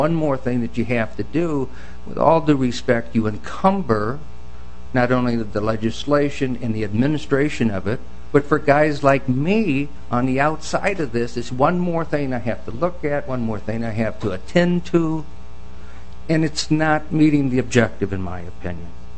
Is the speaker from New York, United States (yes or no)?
no; Minnesota, United States; So what I'm about to say, I say as a Minnesotan. I've lived here all my life.